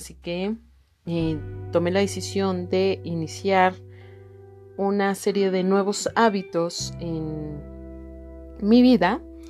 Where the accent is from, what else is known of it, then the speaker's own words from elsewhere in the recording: Mexico; vivo en la Ciudad de México, así que es muy caótica. Vivimos en un tema de violencia para los que somos de México o de algunos países latinoamericanos.